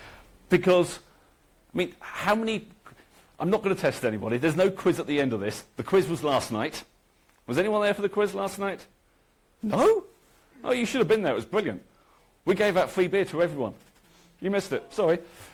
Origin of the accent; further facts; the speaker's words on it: England, United Kingdom; Because I'm from England, there is a town called Reading not far from me.